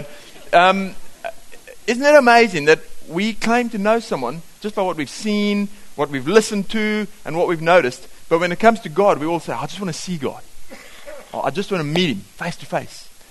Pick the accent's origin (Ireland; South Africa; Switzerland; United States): South Africa; moved away as an adult; now in New Zealand; Being a South African watching the game and the attitude and the way people looked at Richie McCaw